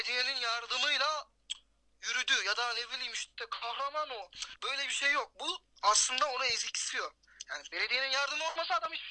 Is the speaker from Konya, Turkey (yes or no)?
yes; Konya, Turkey; now in Samsun, Turkey; Konya'da doğduk. Evet. Orada büyüdük, Samsun'a geldik filan işte.